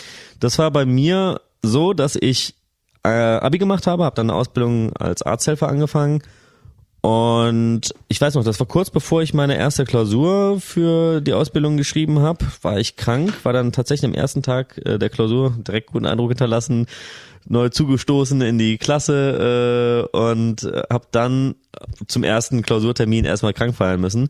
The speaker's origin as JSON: {"language": "German", "region": "North Rhine-Westphalia", "country": "Germany", "said": "wir sind rheinische Jungs, wir kommen so aus der Kölner, Bonner Region, sind größere Städte gewohnt"}